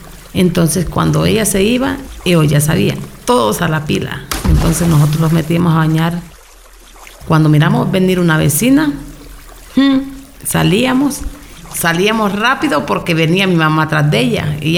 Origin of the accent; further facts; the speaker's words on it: Honduras; Son recuerdos que los tengo en mi mente, en mi corazón, de mi tierra, Honduras.